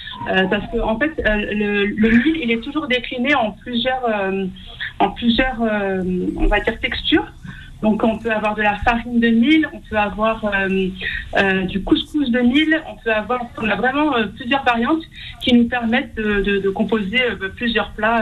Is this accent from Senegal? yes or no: yes; Méry, Fouta, Senegal; Alors, moi, je suis originaire du Fouta, au niveau du Sénégal.